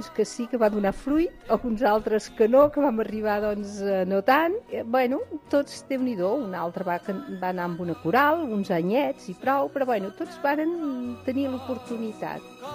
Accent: Vic, Catalonia, Spain; soc de Vic, tinc 65 anys.

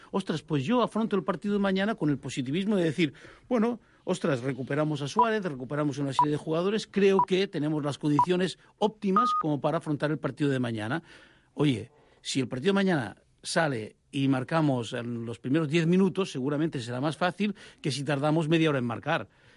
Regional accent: Montmeló, Catalonia, Spain; porque yo, en mi pueblo, en Montmeló, realmente lo observo

